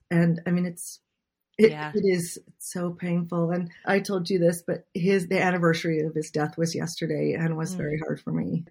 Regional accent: Utah, United States; Yes, I grew up in Utah. I was in high school in the 80s.

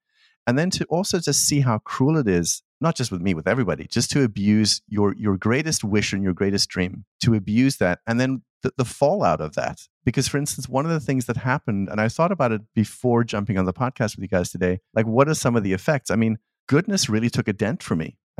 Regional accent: South Africa; growing up in South Africa, there were a couple of weird ideas I got about myself.

